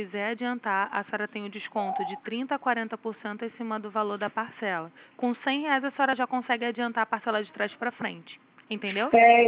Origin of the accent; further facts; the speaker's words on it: Rio de Janeiro, Brazil; Sou do Rio.